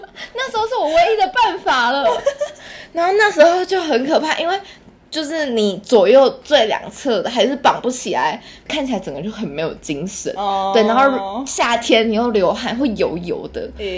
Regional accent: Taiwan; 那我就说 no I'm Taiwanese。 他说你看起来不像台湾人呢，我说，看啊，就跟你说我是台湾人，怎样？

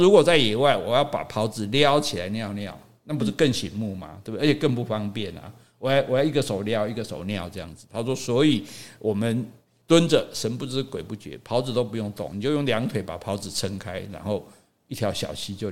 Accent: Taiwan; 因为我们都是台湾人嘛

